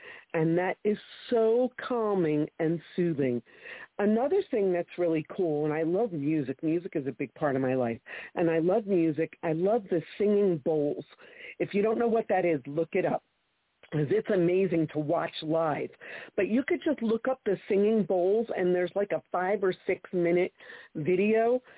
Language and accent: English; New Jersey, United States; I am also from New Jersey, and I love your show.